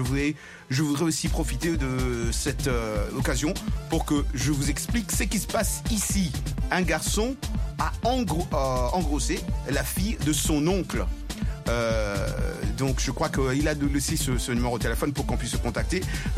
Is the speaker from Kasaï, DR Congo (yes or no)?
yes; Kasaï, DR Congo; C'est un grand tabou ici chez nous. Et c'est le même corps qui se marie chez nous au Kasaï en RDC.